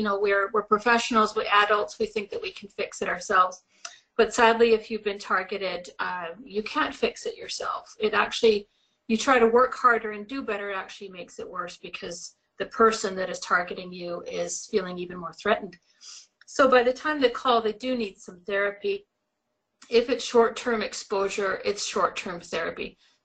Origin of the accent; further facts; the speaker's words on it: Edmonton, Alberta, Canada; But when I am from Edmonton, Alberta, just to clarify